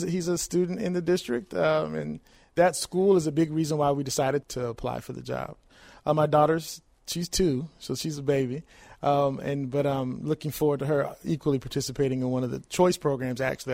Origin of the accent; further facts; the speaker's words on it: Detroit, Michigan, United States; also born or lived in New Mexico / England / South Carolina; My father joined the military in the early 70s, so I'm a military brat. So I claim Detroit, but I was born in New Mexico. I lived in England for close to 10 years, and then we ended up in South Carolina in the mid-80s.